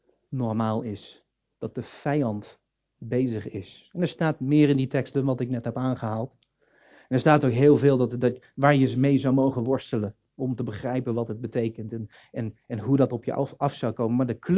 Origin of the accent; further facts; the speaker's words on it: Veghel, North Brabant, Netherlands; ik ben opgegroeid in Veghel. Veghel is zo rooms-katholiek als het maar kan.